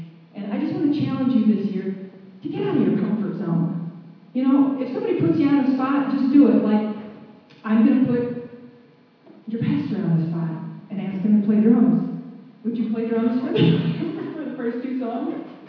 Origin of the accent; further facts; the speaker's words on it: Danville, Michigan, United States; I'm from Danville.